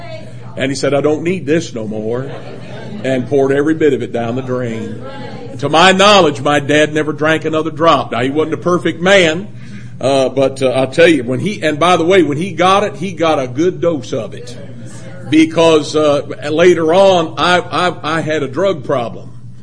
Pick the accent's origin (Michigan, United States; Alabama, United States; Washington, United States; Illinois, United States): Michigan, United States; Detroit; I am from the Detroit area. That's where I was born and raised.